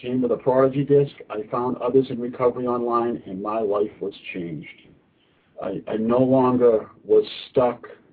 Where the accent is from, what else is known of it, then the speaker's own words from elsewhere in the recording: Massachusetts, United States; I'm from the Central Mass area.